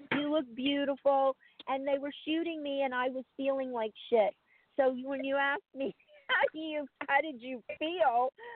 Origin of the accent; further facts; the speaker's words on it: Louisiana, United States; also born or lived in Chicago; because I'm from Louisiana, I never could, this is why I left Chicago. I love Chicago, but I could never get used to the winters there.